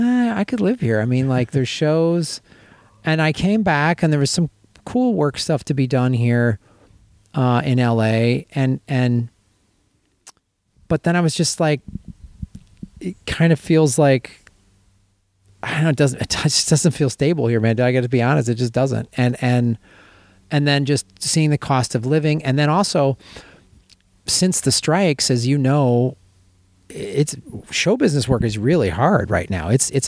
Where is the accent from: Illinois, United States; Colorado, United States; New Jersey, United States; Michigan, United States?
Illinois, United States; Chicago; now in Bangkok, Thailand; we grew up in Chicago, but I became a Californian man.